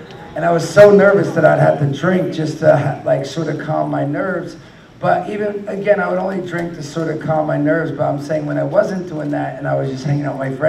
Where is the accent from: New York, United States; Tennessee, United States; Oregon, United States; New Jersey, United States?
New Jersey, United States; we grew up in New Jersey in this small town.